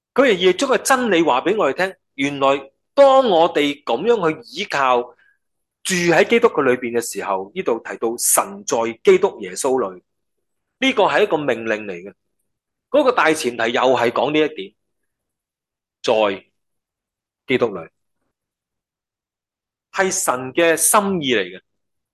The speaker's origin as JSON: {"language": "Cantonese", "country": "China", "said": "我哋中国人呢家用手争握手噶啦吓"}